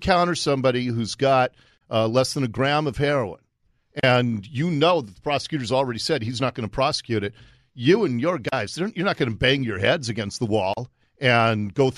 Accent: Seattle, Washington, United States; Because I grew up here. I grew up in Ballard. I've seen what's happened to our city over my lifetime

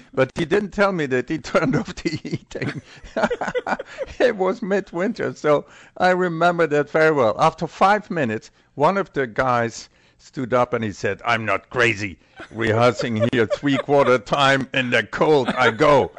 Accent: Maastricht, Limburg, Netherlands; English is a second language; but the concerts in my hometown in Maastricht are very special.

